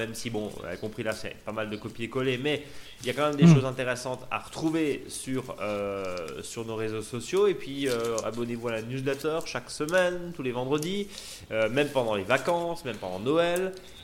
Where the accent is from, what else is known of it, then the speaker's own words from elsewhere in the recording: Grand Est, France; En plus, c'est férié chez nous en Alsace.